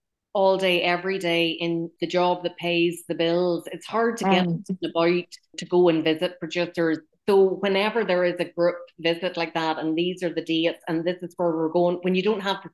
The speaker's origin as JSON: {"language": "English", "region": "Northern Ireland", "country": "United Kingdom", "tie": "born or raised there", "said": "growing up in Northern Ireland myself"}